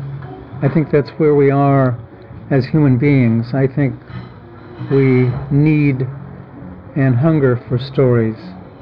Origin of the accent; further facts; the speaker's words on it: Oregon, United States; I grew up in the Umpqua Valley, not far from here. I claim the Umpqua as my home territory, rather than, say, Roseburg